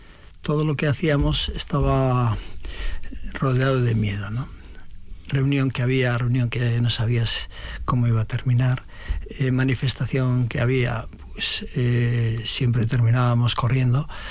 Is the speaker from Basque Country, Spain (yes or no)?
yes; Ataun, Basque Country, Spain; en Vitoria éramos vascos porque hablábamos euskera. Y al final yo suelo decir con cierto orgullo, pues, ¿de dónde eres? Pues soy de Ataun.